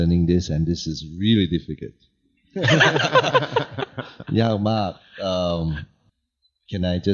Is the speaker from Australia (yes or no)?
no; Singapore; Thai is a second language; ผมเป็นคนสิงคโปร์ … I'm come from Singapore